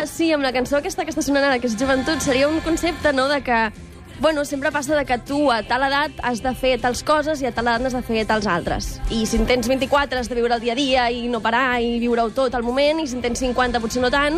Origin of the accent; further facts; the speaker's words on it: Barcelona, Catalonia, Spain; som de ciutat de Barcelona i la natura ens queda una mica lluny